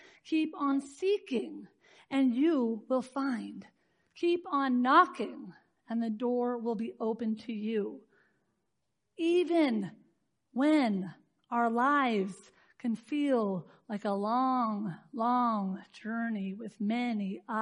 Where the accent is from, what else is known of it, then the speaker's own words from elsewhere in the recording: United States; We've grown up with a president and freedom. We don't have to bow down to the president. We're American, right?